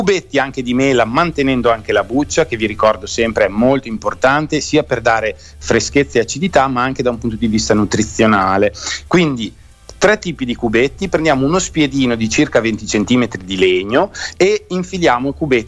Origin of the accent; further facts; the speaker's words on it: Modena, Emilia-Romagna, Italy; perché insomma siamo di Modena, e quindi che vuoi fare?